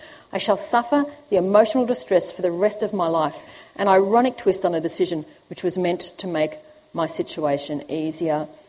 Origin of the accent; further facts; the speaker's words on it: Canberra, Australian Capital Territory, Australia; Now, it was Genevieve's story in my hometown, Canberra, that really motivated me to write this book.